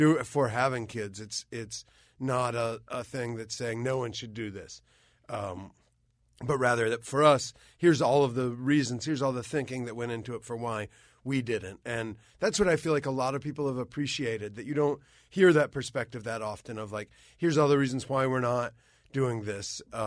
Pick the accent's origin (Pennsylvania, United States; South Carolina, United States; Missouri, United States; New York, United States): South Carolina, United States; We're from South Carolina, so, you know, that's how it goes.